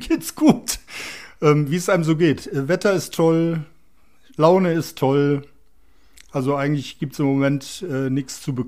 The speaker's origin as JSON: {"language": "German", "town": "Wermelskirchen", "region": "North Rhine-Westphalia", "country": "Germany", "tie": "born or raised there", "said": "ich bin gebürtiger Wermelskirchner, bin hier aufgewachsen, habe immer hier gelebt, habe meine Selbstständigkeit hier ausgeübt"}